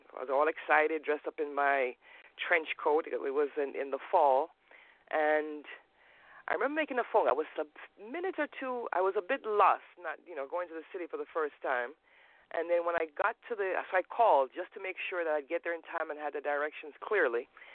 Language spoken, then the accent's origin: English; Birmingham, West Midlands, United Kingdom; born there; So I'm the last of three children born in England. And after a number of years, my parents got homesick and decided to return to Jamaica. And I spent my high school years in Jamaica